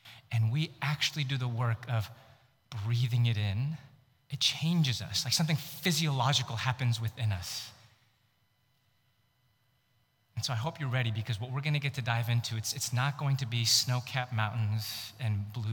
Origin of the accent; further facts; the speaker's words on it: Houston, Texas, United States; I'm from Houston. We sweat all the time.